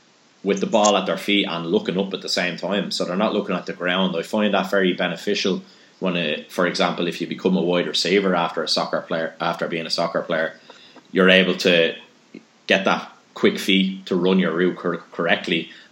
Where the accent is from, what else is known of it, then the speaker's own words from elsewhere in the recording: Palmerstown, Leinster, Ireland; So they're an amateur soccer team in my hometown of Palmerstown in Dublin.